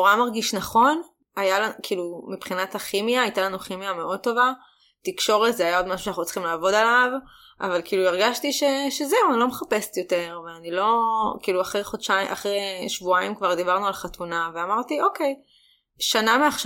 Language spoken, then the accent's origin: Hebrew; Judea and Samaria Area, Israel; כשאני נוסעת הביתה להורים שלי, אני גם במקור, מי שלא יודע, מבקעת הירדן